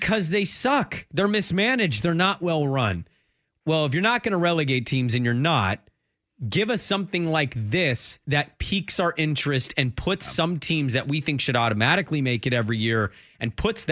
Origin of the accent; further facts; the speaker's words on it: Portland, Oregon, United States; also born or lived in Los Angeles; I'm from Portland. I was born in L.A., though.